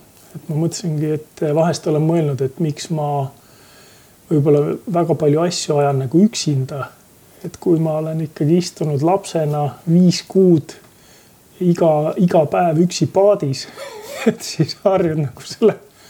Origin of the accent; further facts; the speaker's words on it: Saare County, Estonia; mul on see teadmine, et ma olen saarlane.